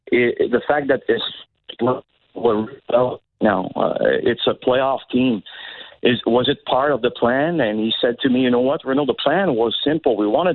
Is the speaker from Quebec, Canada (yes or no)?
yes; Hull, Quebec, Canada; born there; I was born in Hull, Quebec